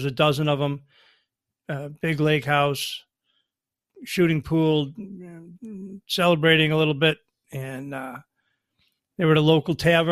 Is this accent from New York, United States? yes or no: yes; Buffalo, New York, United States; I grew up in Buffalo, so we're family's big Bills fans.